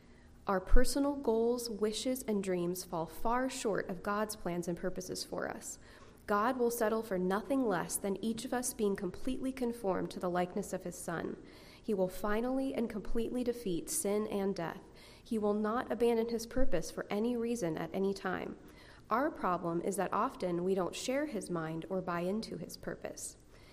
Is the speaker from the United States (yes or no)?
no; Hong Kong; I grew up in Hong Kong, and I really loved growing up in Hong Kong.